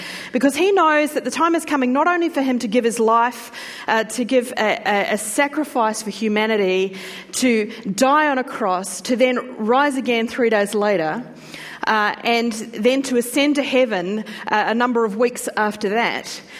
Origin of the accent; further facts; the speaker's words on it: New Zealand; accent: Kiwi; Do you know, when I listen to Kiwis speak, my accent comes back. So I'm very sorry. Here's my apologies at the beginning that I might start to sound a little bit Kiwi